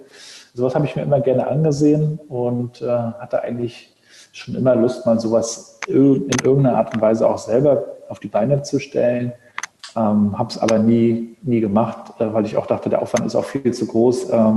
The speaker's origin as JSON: {"language": "German", "town": "Rostock", "region": "Mecklenburg-Vorpommern", "country": "Germany", "said": "80er Jahrgang, Rostocker Jung, Vater von 3 Mädels"}